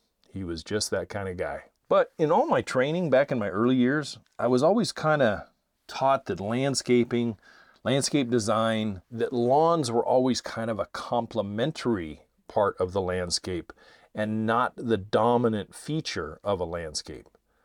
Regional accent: California, United States; I can remember growing up in the Bay Area, the San Francisco Bay Area

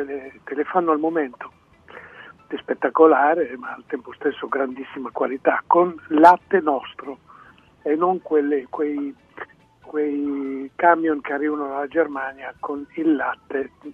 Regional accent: Apulia, Italy; essendo un pugliese di una parte della Puglia particolare

